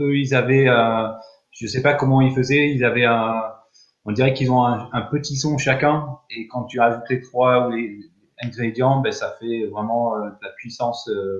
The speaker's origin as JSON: {"language": "French", "country": "United Kingdom", "second_language": "French", "moved": "yes", "lives_now": "France", "said": "on est anglais à la base, même si ça fait très longtemps qu'on est en France"}